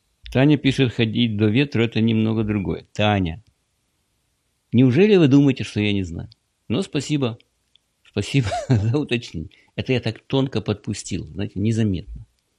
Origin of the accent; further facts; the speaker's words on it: Florida, United States; Я из Флориды.